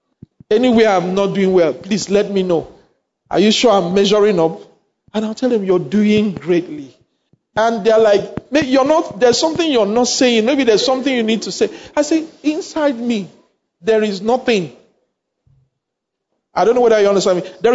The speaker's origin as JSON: {"language": "English", "country": "Nigeria", "said": "I said, I'm not your pastor. I am from Nigeria. You are in Austria. You are in Poland."}